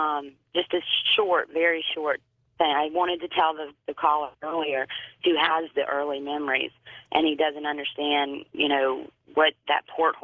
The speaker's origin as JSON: {"language": "English", "town": "Charleston", "region": "South Carolina", "country": "United States", "said": "I'm from Charleston, South Carolina."}